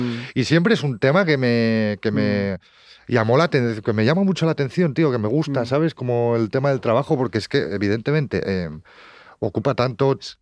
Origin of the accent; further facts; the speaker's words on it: Asturias, Spain; now in Barcelona, Spain; Claro, yo vine de Asturias, tío, era mi primer mes que vine de Asturias